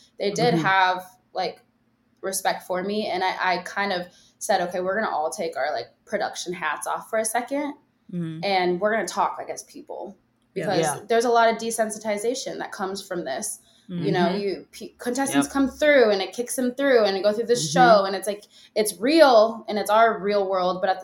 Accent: Minnesota, United States; And so, you know, I'm from Minnesota.

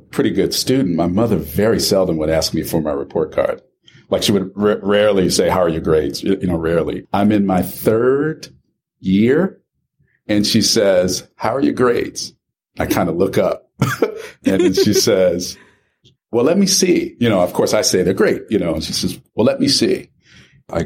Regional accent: Orlando, Florida, United States; I think growing up in Orlando, because I did grade school and high school in Orlando, really diverse, right?

